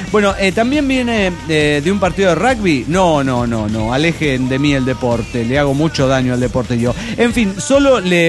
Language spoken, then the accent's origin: Spanish; Venezuela; moved away; yo salí de Venezuela antes que Chávez empezara a gobernar, pero dejé atrás familia y amigos